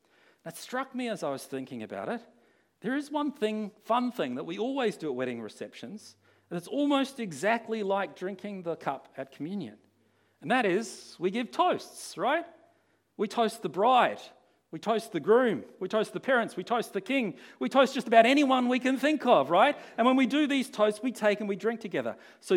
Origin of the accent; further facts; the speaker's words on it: Australia; now in New Zealand; I remember when I was 18 years old, I was growing up in Australia